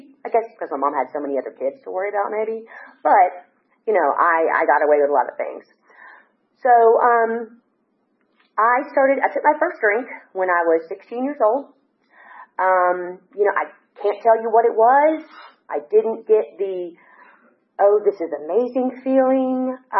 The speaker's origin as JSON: {"language": "English", "region": "Tennessee", "country": "United States", "tie": "born there", "said": "So I was born in Tennessee. I was raised in a very large family. I was the second of six, and grew up in a very religious home."}